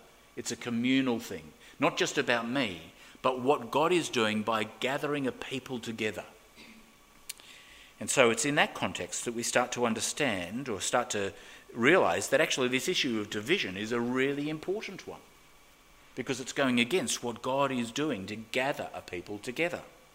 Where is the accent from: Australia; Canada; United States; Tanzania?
Australia; I'm an Australian.